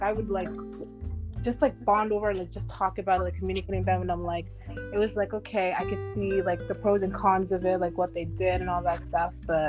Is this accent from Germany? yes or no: no; Canada; I was born and raised in Canada, so like my African parents weren't as strict as those who I knew who were like born in Africa